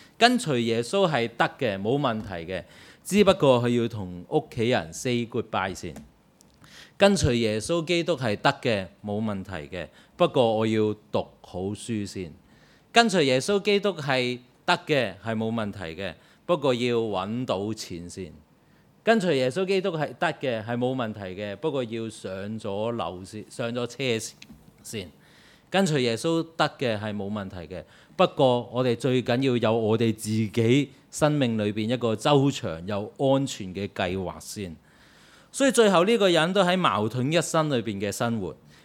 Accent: China; 当时的犹太人其实跟我们中国人都好像的，百姓以什么？以孝为先

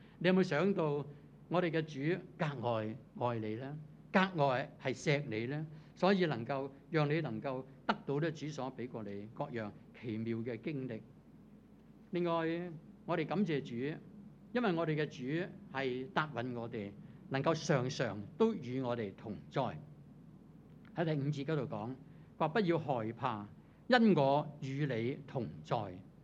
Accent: Taishan, Guangdong, China; 咁我係台山人嚟

